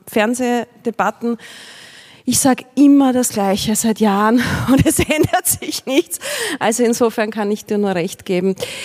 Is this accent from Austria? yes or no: yes; Austria; Ich als Österreicherin